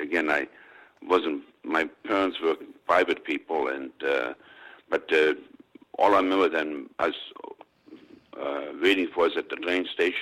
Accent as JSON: {"language": "English", "country": "Germany", "tie": "born or raised there", "said": "I had no idea where oranges came from growing up in Germany."}